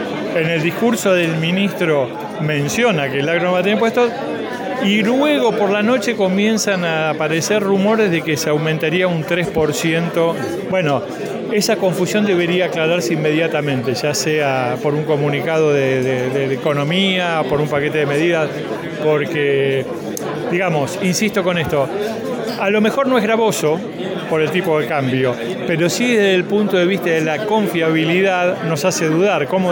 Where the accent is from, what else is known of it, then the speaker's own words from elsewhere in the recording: Argentina; Si lo tengo que mirar como argentino o como ciudadano, me causa cierta preocupación.